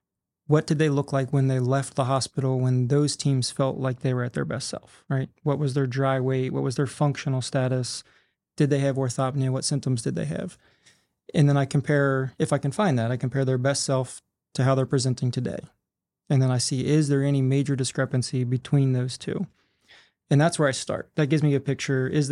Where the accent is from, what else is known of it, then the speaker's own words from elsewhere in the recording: Kentucky, United States; And I'm from Kentucky. I like to keep things simple.